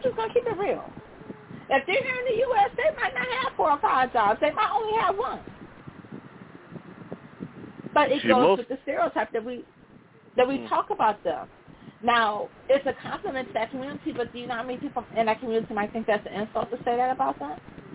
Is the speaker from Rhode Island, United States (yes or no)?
no; Detroit, Michigan, United States; I grew up here in Detroit.